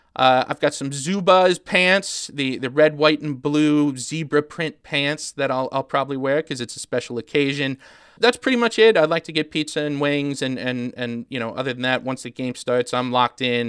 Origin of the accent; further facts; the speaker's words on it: Lockport, New York, United States; Born and raised in Western New York, Lockport, New York, in Niagara County, kind of equidistant between Buffalo and Niagara Falls.